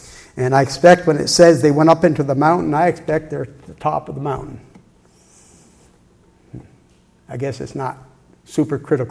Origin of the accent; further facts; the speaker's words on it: New York, United States; I grew up in New York State, and my dad would take us every year as a family to climb a mountain.